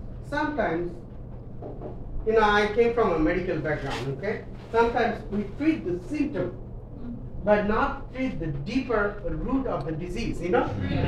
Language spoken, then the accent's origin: English; Bangladesh; now in United States; we have been living here about 6 years in the United States. I came from Bangladesh